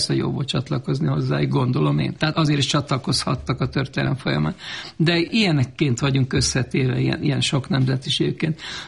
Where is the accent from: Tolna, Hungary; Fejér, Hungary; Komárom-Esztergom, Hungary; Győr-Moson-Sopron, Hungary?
Fejér, Hungary; Székesfehérvár; also born or lived in Vác; nem ott születtem, én Vácon, szóval vagomban voltak, és Vácon születtem, de hát ilyen átmeneti állapotban. Fehérváron jártam iskolába, ciszterekhez jártam